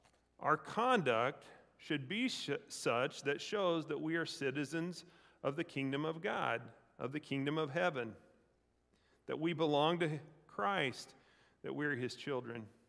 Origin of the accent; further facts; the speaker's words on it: United States; I could answer, I'm an American. I'm a Cardinals fan.